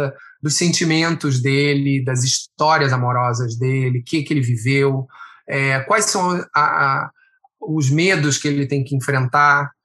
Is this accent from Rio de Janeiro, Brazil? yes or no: yes; Rio de Janeiro, Brazil; venho da Vila da Penha, não tinha ninguém nesse meio como referência na minha família.